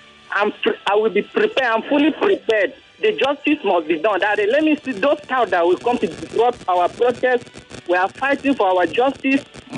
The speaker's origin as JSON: {"language": "English", "region": "Benue", "country": "Nigeria", "said": "I come from Benue State."}